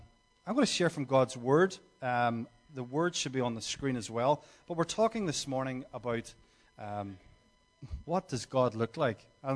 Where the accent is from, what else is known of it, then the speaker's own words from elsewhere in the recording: Derry, Northern Ireland, United Kingdom; now in Skerries, Ireland; I am originally from Derry City. I'm living in the south of Ireland now about 2 years with my lovely wife and baby girl at the back. And we're living in Skerries.